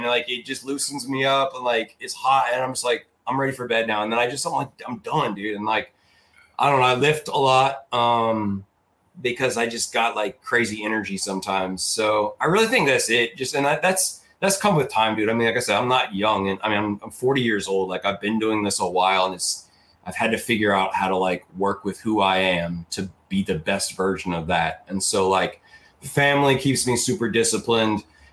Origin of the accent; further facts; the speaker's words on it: Missouri, United States; I'm a redneck. Like, I'm from Southern Missouri, dude.